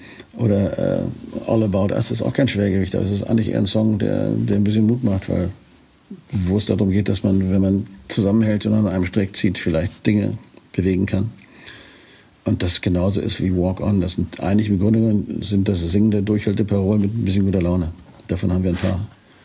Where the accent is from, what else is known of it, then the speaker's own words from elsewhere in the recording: Northern Germany, Germany; wie man das als Norddeutscher so juvial sagt, ein bisschen Sand unter den Kiel schmeißt.